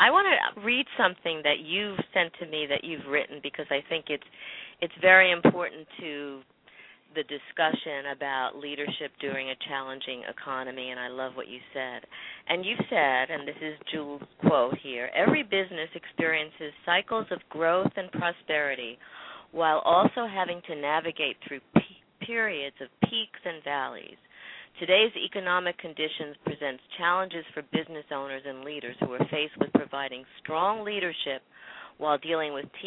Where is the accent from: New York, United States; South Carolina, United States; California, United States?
New York, United States; Brooklyn; I'm originally from Brooklyn, and it certainly is a very dramatic change in and of itself, just in terms of lifestyle.